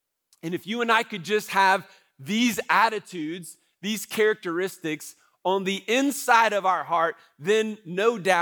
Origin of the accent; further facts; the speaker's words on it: United States; I think as an American, it's like in our DNA to want to pursue happiness.